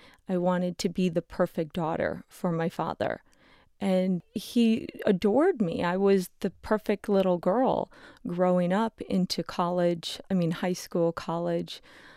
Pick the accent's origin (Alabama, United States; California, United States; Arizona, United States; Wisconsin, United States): Wisconsin, United States; Growing up in Wisconsin, hunting was very normal.